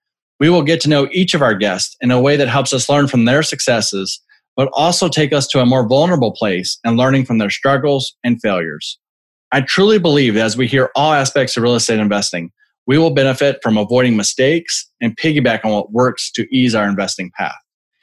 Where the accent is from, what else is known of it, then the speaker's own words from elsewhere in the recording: Austin, Texas, United States; I was born and raised in Austin, Texas.